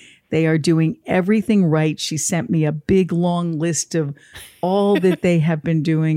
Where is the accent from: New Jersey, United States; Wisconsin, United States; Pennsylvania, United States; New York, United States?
New Jersey, United States; Kathleen, I picked this because I'm from New Jersey as well.